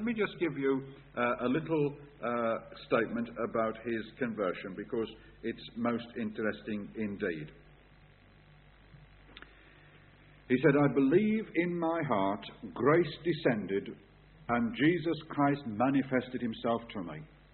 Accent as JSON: {"language": "English", "town": "Darlaston", "region": "West Midlands", "country": "United Kingdom", "tie": "born or raised there", "said": "I'm also from Staffordshire. It's interesting, I come from a town, I was born and bred in a town called Darlaston, which is between Wolverhampton and Wensbury."}